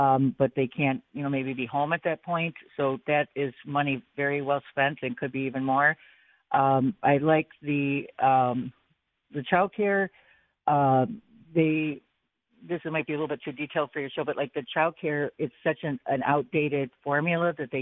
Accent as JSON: {"language": "English", "town": "Buffalo", "region": "New York", "country": "United States", "tie": "born or raised there", "lives_now": "Amherst, United States", "said": "I'm representing Amherst, New York. I grew up in Buffalo, live in Amherst for 20 some years, and Amherst and Buffalo both, we fund our own police."}